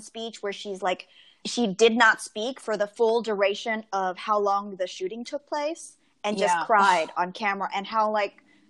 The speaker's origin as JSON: {"language": "English", "region": "California", "country": "United States", "tie": "born or raised there", "said": "I'm still bitter at my home state."}